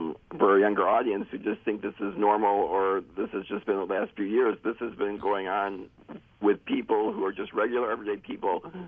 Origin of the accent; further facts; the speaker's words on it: Cleveland, Ohio, United States; moved away as an adult; I grew up actually in Cleveland, Ohio, not that far from where you guys are.